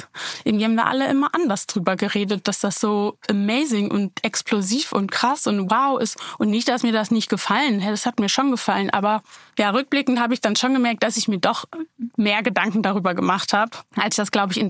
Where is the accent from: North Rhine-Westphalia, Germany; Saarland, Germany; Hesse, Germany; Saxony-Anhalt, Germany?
North Rhine-Westphalia, Germany; Bielefeld; moved away as an adult; now in Berlin, Germany; ich bin in Bielefeld groß geworden und bin dann ja mit 20 nach Berlin gezogen.